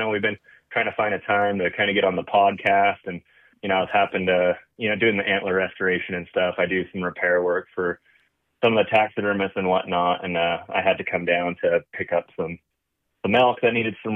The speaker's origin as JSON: {"language": "English", "country": "Canada", "tie": "born or raised there", "said": "And so, yeah, I grew up in Canada and, honestly, up there, hunting is, you know, there's not a whole lot of grocery stores."}